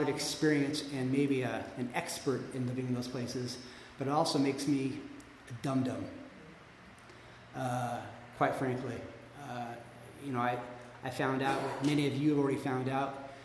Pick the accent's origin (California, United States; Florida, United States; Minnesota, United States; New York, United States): California, United States; Lancaster; For instance, I grew up here in Lancaster.